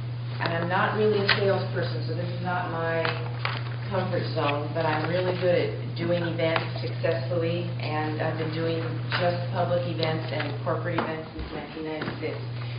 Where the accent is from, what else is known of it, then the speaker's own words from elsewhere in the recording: Freeland, Washington, United States; I'm from Whidbey Island, 5062 Honeymoon Bay Road in Freeland.